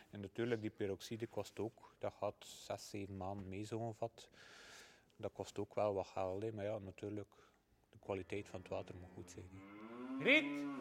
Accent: Wervik, West Flanders, Belgium; uit Wervik. Wij hebben een melkveebedrijf met normaal rond de 110 koeien.

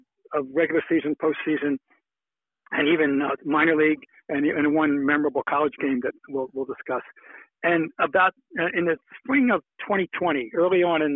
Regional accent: Trenton, New Jersey, United States; I grew up 60 miles or less from that campus in Jersey City. I'm from Trenton, New Jersey.

